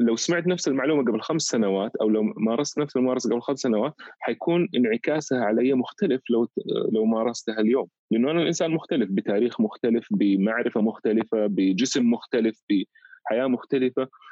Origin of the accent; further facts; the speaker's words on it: Saudi Arabia; يمكن هنا الناس ما كان في اطلاع عليها كثير عندنا في السعودية،